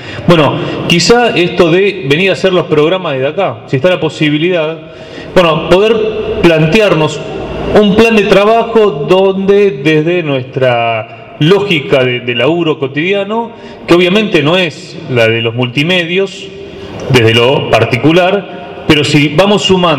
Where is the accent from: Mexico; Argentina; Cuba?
Argentina; porque si no vamos a estar derrotados como pueblo argentino.